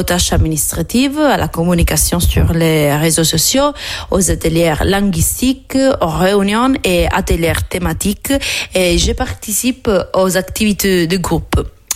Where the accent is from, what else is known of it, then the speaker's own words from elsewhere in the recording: Catania, Sicily, Italy; French is a second language; moved away as an adult; now in France; j'ai 29 ans, je suis Sicilienne, je viens de la ville de Catania.